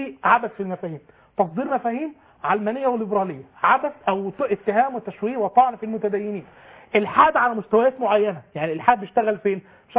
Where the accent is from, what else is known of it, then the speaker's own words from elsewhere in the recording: Egypt; اللي مثلا بيقوم بها باسم يوسف هنا عندنا في مصر